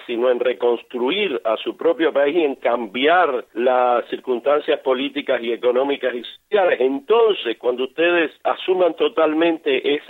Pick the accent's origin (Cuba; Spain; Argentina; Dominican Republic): Cuba; los actores del cambio, los factores de la democracia, somos nosotros los cubanos